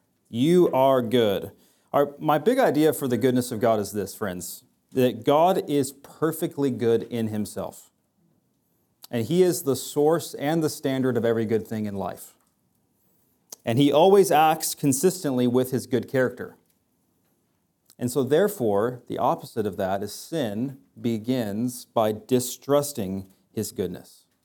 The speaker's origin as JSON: {"language": "English", "town": "Las Cruces", "region": "New Mexico", "country": "United States", "tie": "born or raised there", "moved": "as an adult", "said": "The last 8 years, I have spent planting a church in my hometown, Las Cruces, New Mexico, where I've been as a senior pastor for 8 years, and we moved here 4 weeks"}